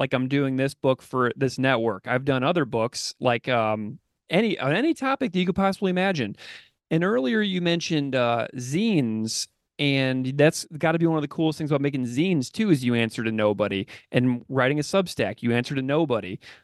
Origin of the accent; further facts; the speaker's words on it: St. Louis, Missouri, United States; because I loved his work growing up in St. Louis.